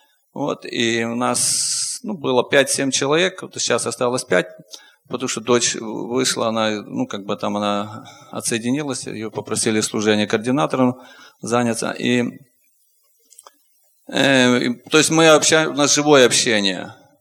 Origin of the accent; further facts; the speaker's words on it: Ivano-Frankivsk, Ivano-Frankivsk Oblast, Ukraine; я из Ивано-Франковска.